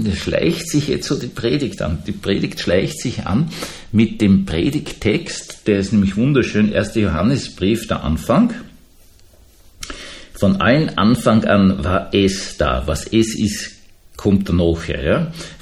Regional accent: Austria; gerade für mich als Österreicher

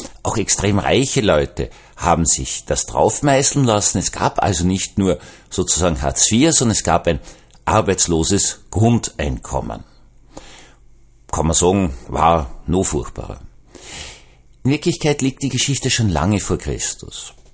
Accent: Austria; Jetzt darf ich als Österreicher sagen

